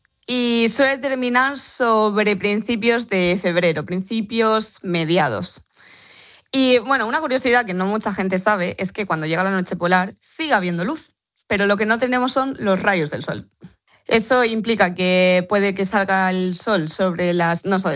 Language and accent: Spanish; Spain; A mí el verano me parece una maravilla, pero yo estoy hablando como española.